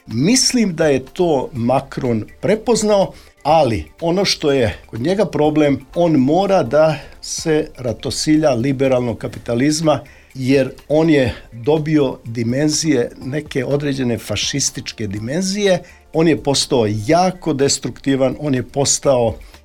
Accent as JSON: {"language": "Serbian", "country": "Serbia", "said": "što mi kao Srbi zaista smo najbolje osjetili."}